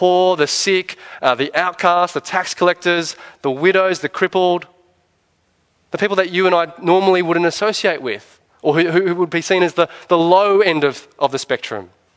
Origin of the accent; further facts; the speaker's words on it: New South Wales, Australia; one of my sins, I guess, is that I grew up on the North Shore. And I went to a school called Knox Grammar School